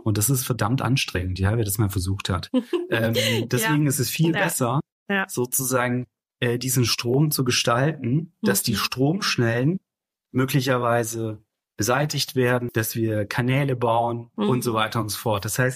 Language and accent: German; Pforzheim, Baden-Württemberg, Germany; In meiner Heimatstadt, zum Beispiel Pforzheim, gab es einen riesigen Strukturwandel in der Schmuckindustrie.